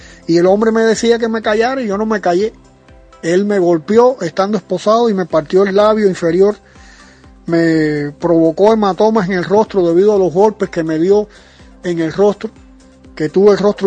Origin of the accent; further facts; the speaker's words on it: Cienfuegos, Cuba; born there; el Bicentenario de Cienfuegos, que es mi ciudad natal.